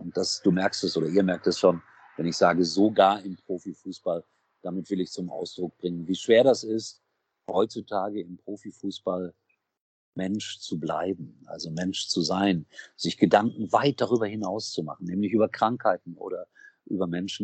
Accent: Gelsenkirchen, North Rhine-Westphalia, Germany; ich komme aus einer Stadt, ich bin in Schalke geboren. Das ist eine arme Stadt.

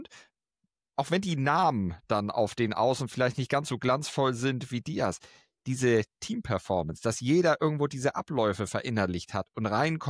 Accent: Germany; wir sind Deutsche, wir müssen das Haar in der Suppe finden

